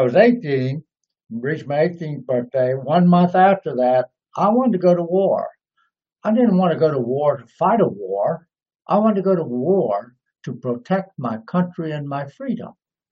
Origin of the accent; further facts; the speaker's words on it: West Virginia, United States; when I went in, I thought I would stay right in my home state of West Virginia, that I wouldn't go anywhere else.